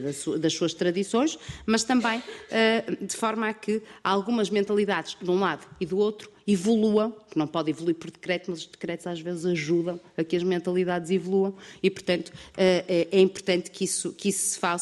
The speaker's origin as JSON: {"language": "Portuguese", "town": "Guimarães", "region": "Norte", "country": "Portugal", "said": "eu sou de Guimarães"}